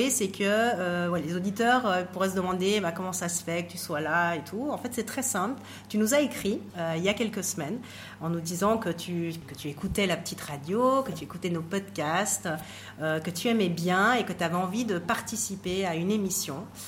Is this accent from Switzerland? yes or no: yes; Switzerland; Je viens de Suisse, donc quand même, le niveau est assez élevé.